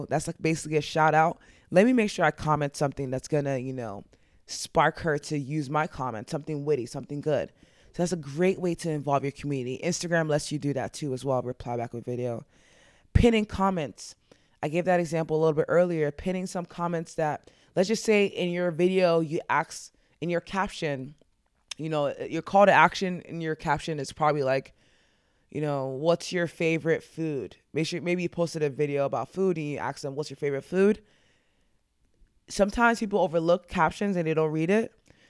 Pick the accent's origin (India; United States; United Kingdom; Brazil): United States; New York; accent: New York; Why did my New York accent just come out?